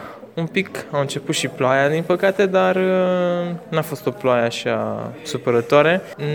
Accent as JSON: {"language": "Romanian", "region": "Bucharest", "country": "Romania", "said": "Eu sunt din București"}